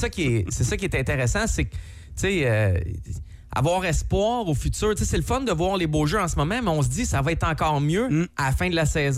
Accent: Montreal, Quebec, Canada; je suis un petit Montréalais qui écoute Radio X.

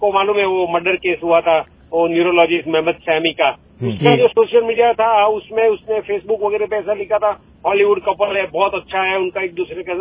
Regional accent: Gujarat, India; first language Gujarati; Hindi is a second language; I am Gujarati गाय, तो मुझे हिंदी भी आती है और गुजराती इंग्लिश, उर्दू नहीं आती।

